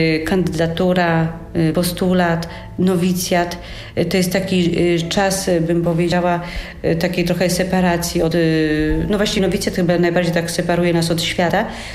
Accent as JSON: {"language": "Polish", "town": "Chechło", "region": "Łódź Voivodeship", "country": "Poland", "tie": "born or raised there", "said": "ja wychowywałam się na wsi, niedaleko Pawianic w Chechle"}